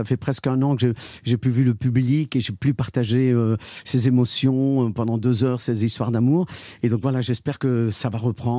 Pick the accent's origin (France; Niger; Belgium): France; à tel point que dans le village où j'ai grandi, à Tiller, il y avait l'épicerie chez Sinatra